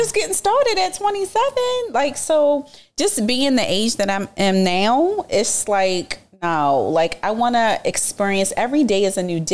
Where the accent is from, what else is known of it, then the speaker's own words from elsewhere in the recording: Baltimore, Maryland, United States; It's so crazy because I'm from Baltimore, and the culture there is the women.